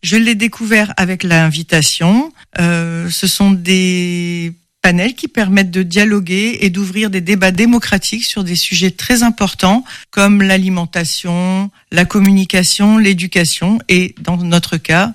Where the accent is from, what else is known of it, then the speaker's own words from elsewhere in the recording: Provence-Alpes-Côte d'Azur, France; now in Meigné-le-Vicomte, France; j'ai presque 62 ans. Je suis provençale d'origine et j'habite le Maine-et-Loire depuis 17 ans, à Meignet-le-Vicomte particulièrement.